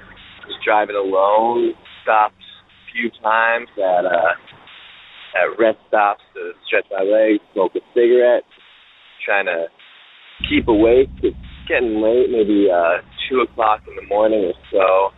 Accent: Philadelphia, Pennsylvania, United States; I'm from Philadelphia.

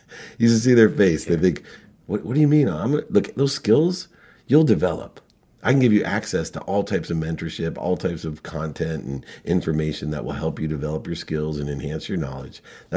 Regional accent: Akron, Ohio, United States; moved away; when I moved from Akron, Ohio to California, I was a huge Ohio State football fan.

